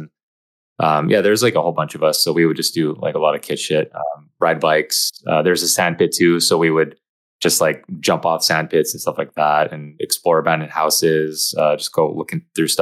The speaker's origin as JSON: {"language": "English", "town": "Montreal", "region": "Quebec", "country": "Canada", "tie": "born or raised there", "said": "Yeah, I grew up in Montreal, the southwest area of Montreal. Been here my whole life."}